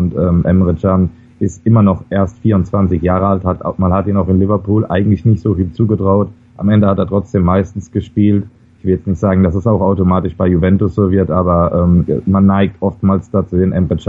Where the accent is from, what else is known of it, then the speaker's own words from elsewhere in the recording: Germany; Als Deutscher bin ich natürlich froh